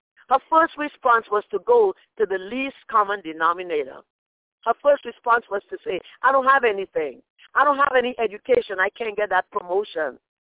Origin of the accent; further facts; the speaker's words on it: Trinidad & Tobago; And as the preacher said yesterday, you know, you remember, I'm from Trinidad.